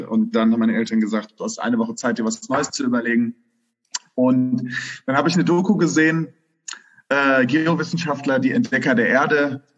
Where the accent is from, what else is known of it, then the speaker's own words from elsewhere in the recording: Königstein, Hesse, Germany; Ich komme ursprünglich aus Königstein. Das ist ein ganz beschauliches Vorörtchen von Frankfurt am Main.